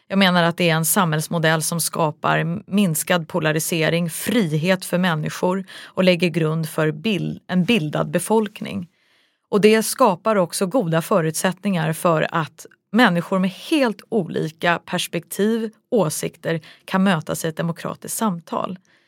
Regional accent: Vällingby, Stockholm County, Sweden; also born or lived in Rissne / Akalla / Kista; Jag är uppvuxen i Rissne och jag är uppvuxen i Vällingby och jag är uppvuxen i Akalla och Kista. Det är de bostadsområden som har präglat mitt sociala liv och min kulturella bildning.

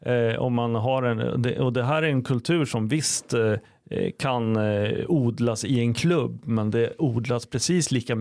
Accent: Syria; now in Sweden; jag kom ifrån Syrien 2015

